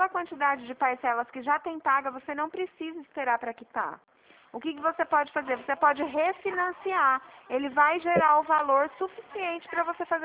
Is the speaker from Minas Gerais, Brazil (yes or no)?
no; Dracena, São Paulo, Brazil; eu sou de Dracena, aqui do interior de São Paulo